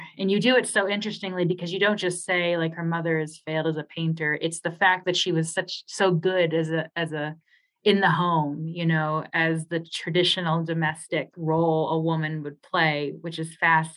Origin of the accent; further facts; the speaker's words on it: New York, United States; moved away as an adult; now in Colorado, United States; Like I grew up in New York and it's the reverse. Like I now am in Colorado for grad school